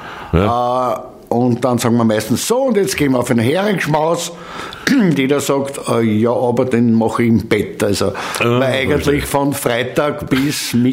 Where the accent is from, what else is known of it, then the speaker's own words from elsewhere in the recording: Austria; aber bei uns in Österreich ist der Rosenmontag, kommt ja nicht so gut